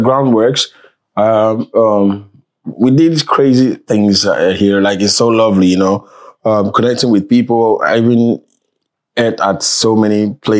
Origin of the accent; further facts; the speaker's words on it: Ghana; now in Seattle, United States; If I don't tell you that I'm from Ghana